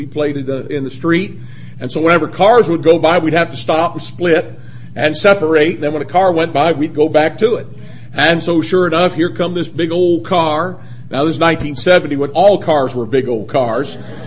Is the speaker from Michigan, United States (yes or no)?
yes; Detroit, Michigan, United States; I am from the Detroit area. That's where I was born and raised.